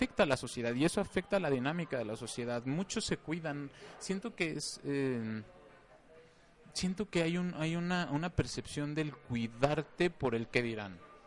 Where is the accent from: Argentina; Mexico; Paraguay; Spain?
Mexico; Mexico City; born there; Contrerense de corazón.